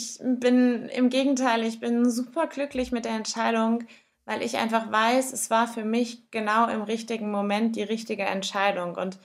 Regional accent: Dudenhofen, Rhineland-Palatinate, Germany; Dudenhofen ist meine Trainingsbahn gewesen die ganzen letzten Jahre und ist meine Heimat.

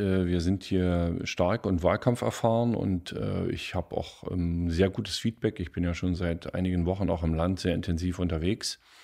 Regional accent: Brandenburg, Germany; Wir haben als Brandenburger, und da bin ich auch stolz drauf, dafür gesorgt

